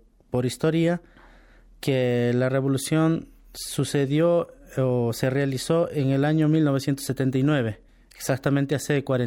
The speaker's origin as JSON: {"language": "Spanish", "country": "Peru", "lives_now": "Iran", "said": "Yo soy de Perú, un estudiante de las ciencias islámicas en la República Islámica de Irán."}